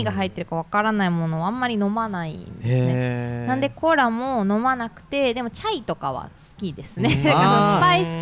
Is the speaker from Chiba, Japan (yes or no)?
yes; Matsudo, Chiba, Japan; 私松戸出身 で、